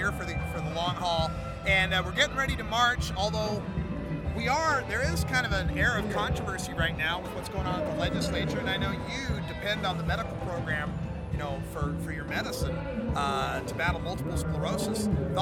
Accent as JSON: {"language": "English", "region": "Idaho", "country": "United States", "said": "And I came here from Idaho, just like you did. We both are from Idaho."}